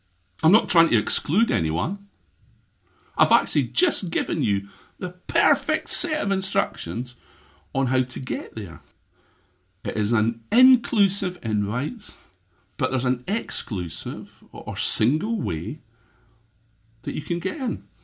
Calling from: Scotland, United Kingdom; I'm broadcasting here from Scotland, the north of Scotland, most beautiful country in the world, obviously.

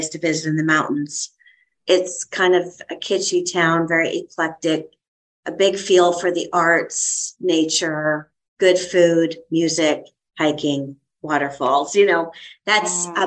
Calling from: South Carolina, United States; Upstate South Carolina.

